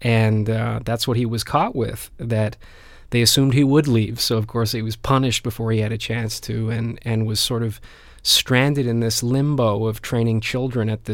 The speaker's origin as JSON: {"language": "English", "town": "Vancouver", "region": "British Columbia", "country": "Canada", "tie": "born or raised there", "said": "I grew up in Vancouver, and I left Vancouver when I was about 18, 19 to go to Spain. Mm. And came back to Vancouver"}